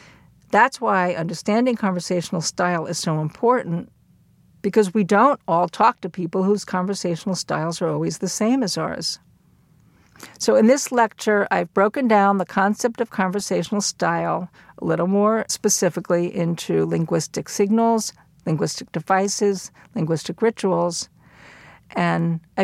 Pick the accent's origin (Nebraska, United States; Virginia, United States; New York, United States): New York, United States; I had a visit from my sister, who, like me, was born and raised in New York.